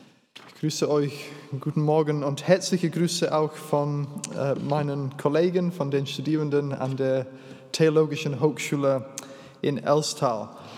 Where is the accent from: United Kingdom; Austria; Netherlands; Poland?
United Kingdom; England; German is a second language; now in Berlin, Germany; Wie gesagt, ich bin kein Deutscher, sondern Engländer. Ich spreche als Fremder in diesem fremden Land, Berlin, Brandenburg. Und ich lebe jetzt seit etwas über einem